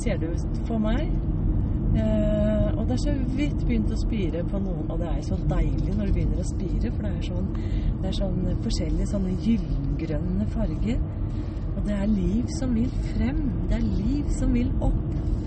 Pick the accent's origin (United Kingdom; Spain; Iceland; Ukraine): Spain; Norwegian is a second language; now in Norway; Jeg kommer jo fra Spania, men det jo som å komme rett inn i jungelen når man kommer til Norge.